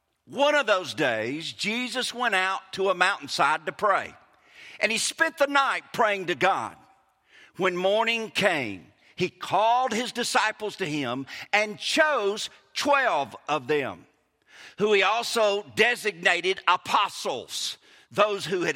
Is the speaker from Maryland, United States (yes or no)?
no; Clinton, Mississippi, United States; in Clinton, Mississippi. And so invariably, especially when they'd hear me talk, they would say, "Where are you from?" And I would say, "I'm from Clinton, Mississippi."